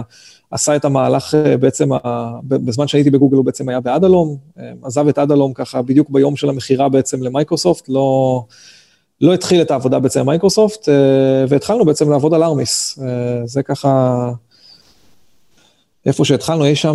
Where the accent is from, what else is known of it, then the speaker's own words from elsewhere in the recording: Kiryat Ata, Haifa District, Israel; אני במקור מקריית אתא, כשגדלתי אז למדתי בבית ספר דתי, אבל בסופו של דבר בתיכון עברתי ולמדתי בריאלי בחיפה